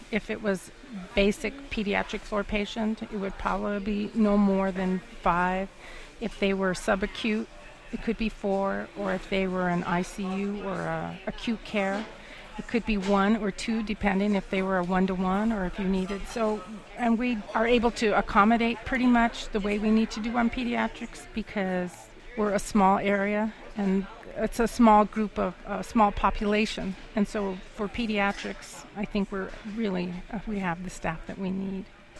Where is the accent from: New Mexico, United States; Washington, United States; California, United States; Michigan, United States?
New Mexico, United States; Santa Fe; I'm from New Mexico, from Santa Fe. I've been there almost 40 years.